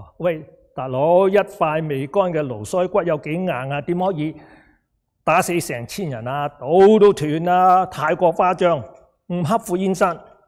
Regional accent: Guangdong, China; 就好像我们广东人用个恨字一样。

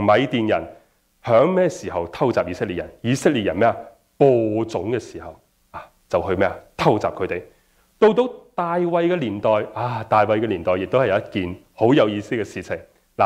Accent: Guangdong, China; 哦，用我们广东话来讲，是展现了一种很阴质的一种特质的。

